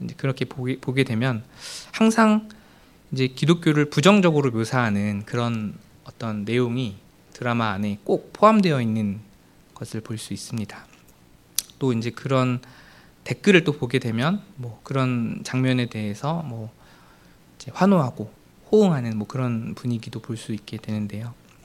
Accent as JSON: {"language": "Korean", "town": "Ganghwa", "region": "Incheon", "country": "South Korea", "tie": "born or raised there", "said": "제가 강화도에서 컸기 때문에 시골 교회를 다녔었는데"}